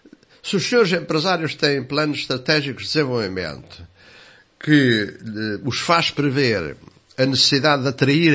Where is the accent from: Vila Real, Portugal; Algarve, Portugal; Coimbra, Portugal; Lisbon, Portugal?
Coimbra, Portugal; moved away as an adult; now in Aveiro, Portugal; eu vim de Coimbra para Aveiro nos anos, no início da universidade, portanto, decidi vir para aqui em 1973, ainda antes do 25 de Abril, mas só me instalei cá depois de me doutorar em 1976.